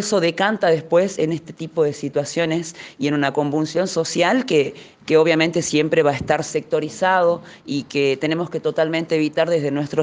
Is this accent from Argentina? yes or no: yes; Argentina; nos afecta a todos como argentinos